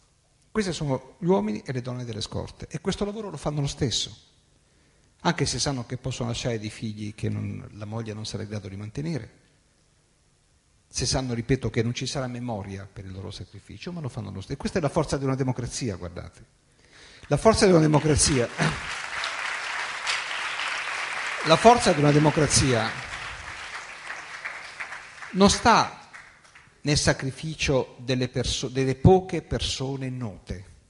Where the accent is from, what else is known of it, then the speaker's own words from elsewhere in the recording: Apulia, Italy; now in Turin, Italy; Io sono meridionale pugliese, non sono siciliano, tutti sono perfetti, ma vivo da moltissimi anni a Torino